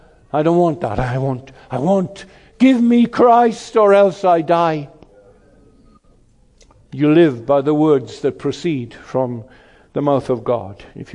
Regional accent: Wales, United Kingdom; What have I come from Wales here to ask you to do?

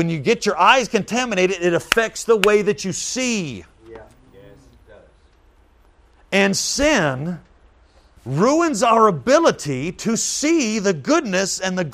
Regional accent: Texas, United States; now in Pampa, United States; Because I grew up in this area. I grew up in the Metroplex. And then I moved to Pampa.

